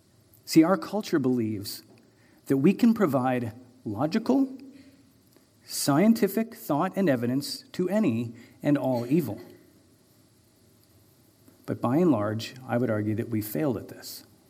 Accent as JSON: {"language": "English", "town": "Chicago", "region": "Illinois", "country": "United States", "tie": "born or raised there", "said": "I grew up in Chicago. Chicago's a huge mess, more violent than it ever was when I was a kid."}